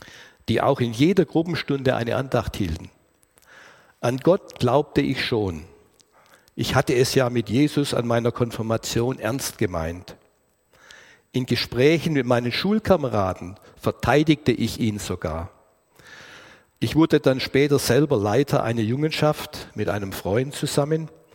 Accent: Tübingen, Baden-Württemberg, Germany; Ja, ich bin Schwabe, komme aus Tübingen, Württemberg und habe dort meine Jugend verbracht.

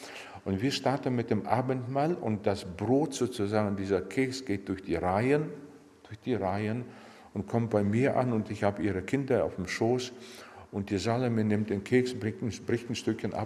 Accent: Siberia, Russia; Ich komme aus Sibirien

